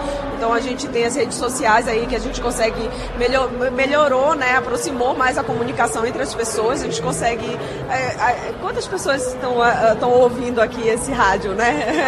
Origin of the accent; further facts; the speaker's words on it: Belém, Pará, Brazil; Sim, sou de Belém do Pará.